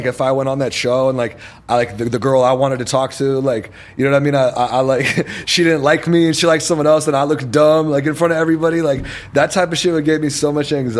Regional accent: Los Angeles, California, United States; Like when people go, where are you from? I'm from here. Oh, wow, that's crazy. I never meet people from here.

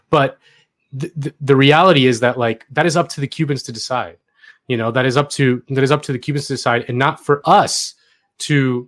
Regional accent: United States; like I as an American, and, you know, doing media in America, you know, speaking to other Americans

